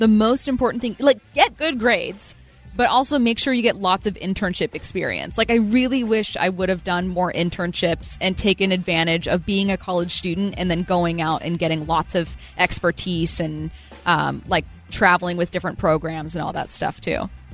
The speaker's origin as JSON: {"language": "English", "town": "SeaTac", "region": "Washington", "country": "United States", "tie": "born or raised there", "said": "I grew up in SeaTac, Washington, where it rains just as much as it rains in Seattle because it's 20 minutes south."}